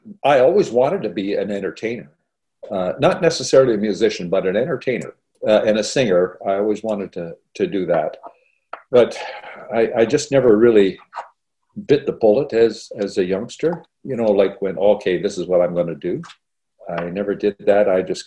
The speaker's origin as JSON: {"language": "English", "town": "Durham", "region": "Ontario", "country": "Canada", "tie": "born or raised there", "also_born_or_lived": "Owen Sound", "said": "I was born in Owen Sound, 1949, October the 1st. We lived there. I still have quite a few relatives in Owen Sound, and we lived there for about a year, and then we moved to Durham, Ontario, a little town."}